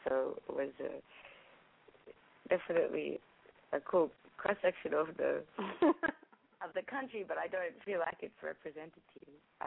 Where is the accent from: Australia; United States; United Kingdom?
Australia; Melbourne, Victoria; Yeah, I got back to Melbourne, my hometown. I got back a week ago, and before that I was touring for about 4 months in the States.